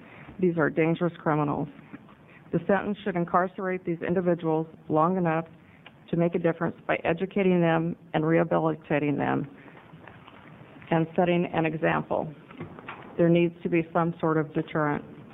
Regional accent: Oregon, United States; I'm from Lane County.

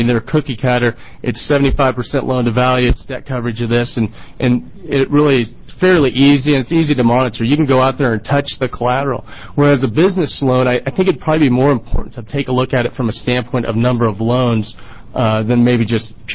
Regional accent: Bend, Oregon, United States; I was actually born and raised in Bend, 33 years ago.

